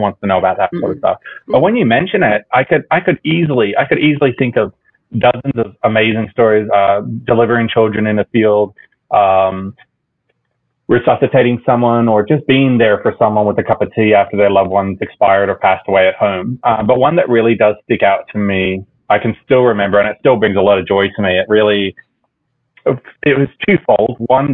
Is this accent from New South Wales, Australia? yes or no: yes; New South Wales, Australia; And I grew up in the outback of Australia, rural New South Wales in the country, which I think also had a huge influence on me joining the military